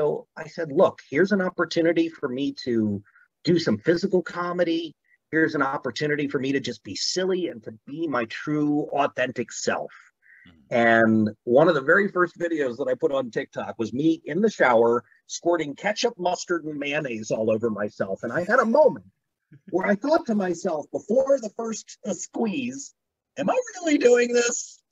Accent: Maryland, United States; I grew up in Maryland

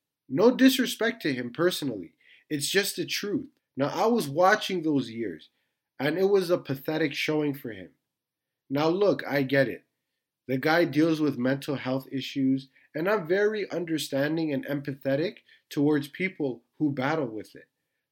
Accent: Toronto, Ontario, Canada; As someone who was born and raised in Toronto

